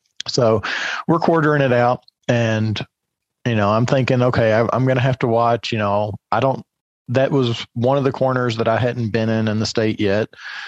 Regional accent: Kentucky, United States; I mean, I grew up in Kentucky, 600 feet elevation.

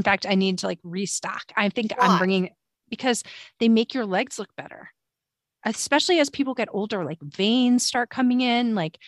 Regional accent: New York, United States; I'm telling you, as a New Yorker, you're going to have to do it, because how do you wear a skirt?

